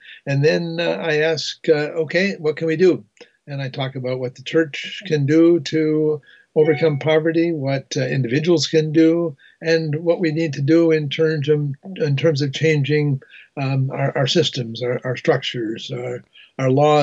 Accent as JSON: {"language": "English", "country": "Canada", "tie": "born or raised there", "said": "I grew up in Canada."}